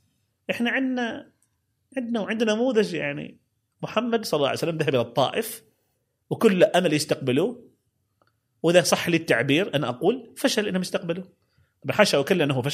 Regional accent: Oman; من احنا في عمان كل واحد لهجه تعرف يتكلمكم بالداخليه، هذا اللي يتكلم يقول من الباطنه

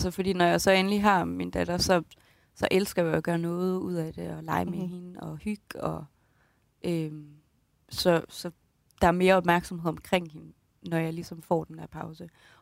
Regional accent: Randers, Central Denmark Region, Denmark; det er fordi i Jylland, og især i Randers, hvor jeg kommer fra, der får man

